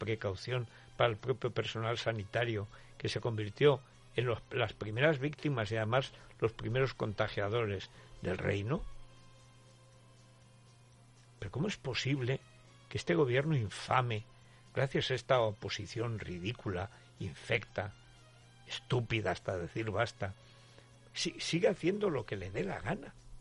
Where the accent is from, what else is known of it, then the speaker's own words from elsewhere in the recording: Aragon, Spain; pues se planta en Teruel, en mi pueblo.